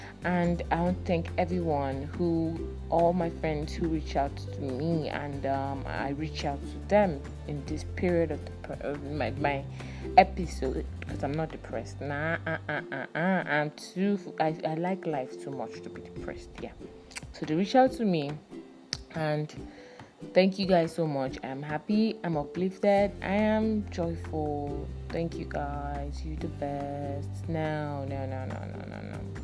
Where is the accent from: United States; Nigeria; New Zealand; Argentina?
Nigeria; Kano; also born or lived in Abuja; now in Gombe, Nigeria; I grew up in Kano State and Kano, Abuja. That has been my, you know, my homes. But I came to Gombe in January for my master's. I'm running my master's in English literature